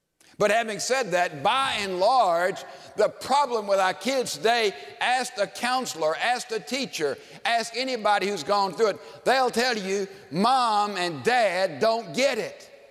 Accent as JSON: {"language": "English", "town": "Houston", "region": "Texas", "country": "United States", "said": "I'm from Houston, Texas."}